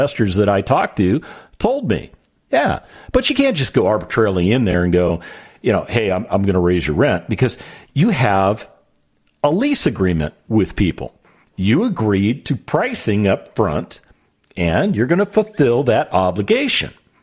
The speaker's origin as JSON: {"language": "English", "country": "United States", "said": "I mean, I'm an American."}